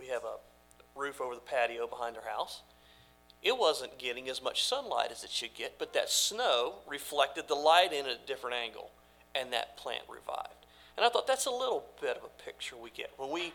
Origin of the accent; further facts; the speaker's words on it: Mississippi, United States; born there; LaVon, my wife, was born in Pennsylvania, and I was born in Mississippi, and that's a whole other story how we ended up where we are